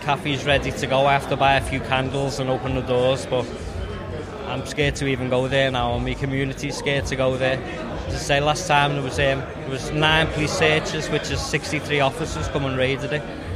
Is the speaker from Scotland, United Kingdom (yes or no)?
no; Liverpool, North West England, United Kingdom; I'm from Liverpool